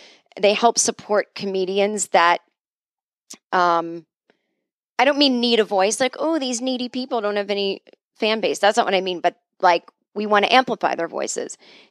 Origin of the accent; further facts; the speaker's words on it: Boston, Massachusetts, United States; moved away as an adult; now in Los Angeles, United States; And I said, Los Angeles, which still seems so weird because I'm from Boston, but I've literally now lived in Los Angeles, 18 years almost, and I lived in Boston 24.